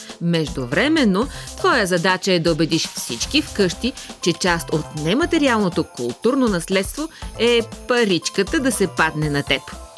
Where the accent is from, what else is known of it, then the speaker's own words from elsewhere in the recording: Dobrich, Dobrich Province, Bulgaria; в моя роден град Добрич